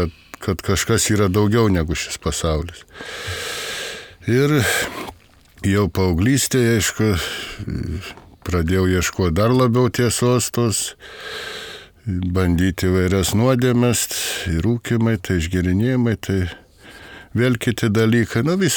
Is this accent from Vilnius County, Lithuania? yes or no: yes; Ukmergė, Vilnius County, Lithuania; man 54 metai. Esu iš Ukmergės rajono, atstovauju Ukmergės skyrių.